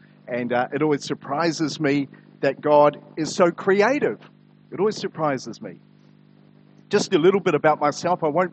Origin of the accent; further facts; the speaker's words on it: Auckland, New Zealand; So I originate from Auckland. Don't hold that against me. I grew up on the North Shore.